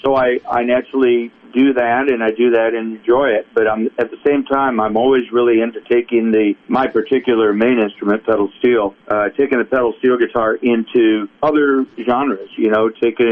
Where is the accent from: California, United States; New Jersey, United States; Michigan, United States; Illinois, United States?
Michigan, United States; Lansing; also born or lived in Detroit area; We relocated to the Detroit area because I was originally from Lansing, Michigan.